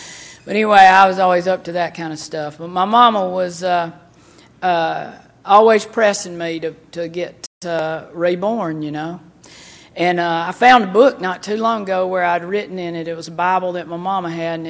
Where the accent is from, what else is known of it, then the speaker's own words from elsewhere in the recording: Decatur, Alabama, United States; when I was growing up in Decatur, Alabama, my mother was an evangelical Christian